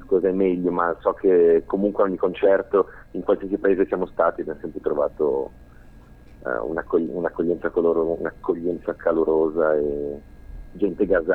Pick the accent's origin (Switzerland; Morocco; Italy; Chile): Switzerland; veniamo dal sud della Svizzera, tra l'altro a pochi minuti dal confine italiano